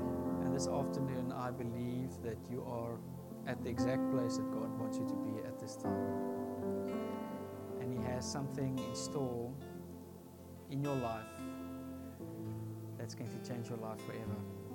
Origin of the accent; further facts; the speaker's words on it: London, United Kingdom; For those of you that don't know, I'm from London. It's that side of the Brexit border.